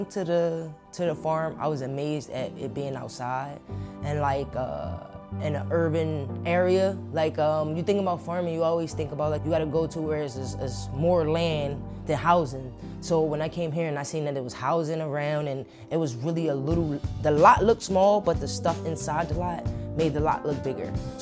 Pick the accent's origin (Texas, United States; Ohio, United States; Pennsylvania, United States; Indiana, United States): Pennsylvania, United States; Philadelphia; I'm from North Philly.